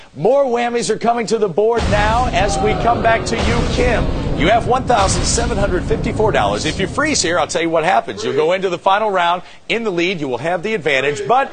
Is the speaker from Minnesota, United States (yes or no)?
no; Missouri, United States; from Missouri as well.